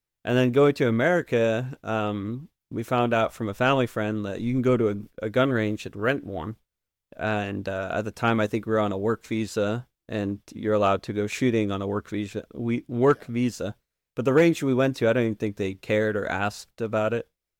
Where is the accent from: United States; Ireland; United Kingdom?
United Kingdom; England; because growing up in England, it's very much, you know, gun ownership in England is actually larger than what people give it credit for.